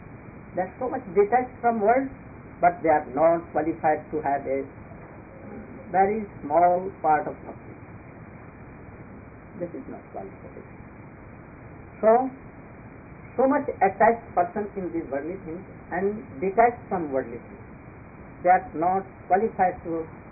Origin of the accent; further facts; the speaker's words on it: India; first language Hindi; English is a second language; So if I'm not expressing my views, idea in English because so poor. If it was Hindi and my mother tongue, and I have to express so much.